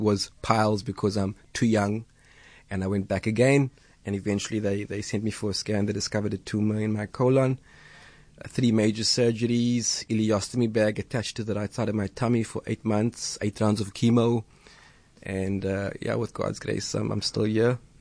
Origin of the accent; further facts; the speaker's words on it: Athlone, Western Cape, South Africa; I used to do volunteer work back in the 90s in my hometown, Athlone.